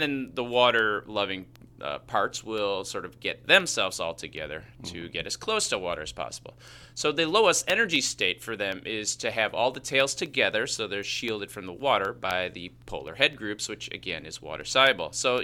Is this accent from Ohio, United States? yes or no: no; Chicago, Illinois, United States; accent: Chicago; Hey, man, that's just my Chicago accent.